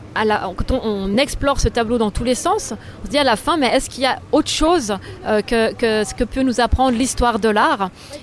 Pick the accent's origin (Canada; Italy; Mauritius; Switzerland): Switzerland; Geneva; j'ai grandi à Genève, je suis genevoise